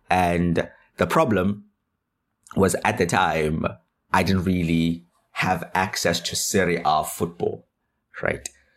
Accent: South Africa; I am from South Africa, right?

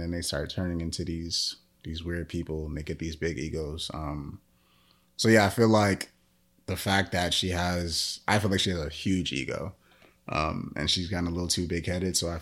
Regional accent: Queens, New York, United States; Southside Jamaica. Queens, and it's crazy.

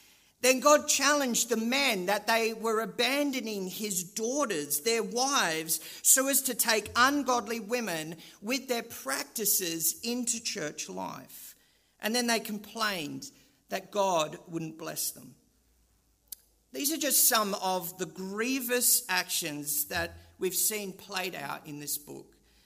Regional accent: Australia; now in Europe; as an Australian living in Europe, as soon as you start to speak, you'll usually hear the sentence, "You're not from around here, are you?" As an Aussie abroad

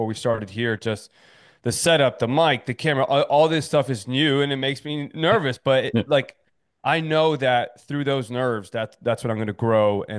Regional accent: Miami, Florida, United States; On camera, yes, but I am from Miami, so

